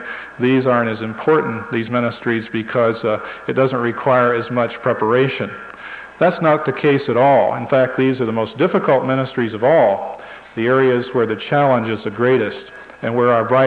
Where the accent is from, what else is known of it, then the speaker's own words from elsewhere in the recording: North Carolina, United States; I was in North Carolina about 2 weeks ago, which is my home state.